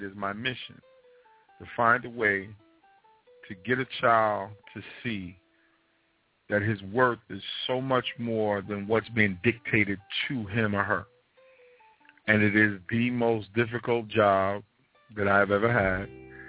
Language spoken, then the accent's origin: English; Queens, New York, United States; I come from South Jamaica, Queens. I was born in 40 Projects.